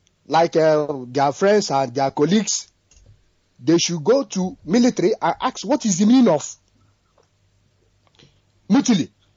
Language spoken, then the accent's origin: English; Basque Country, Spain; English is a second language; Actually, I'm from Spain, but not from Barcelona.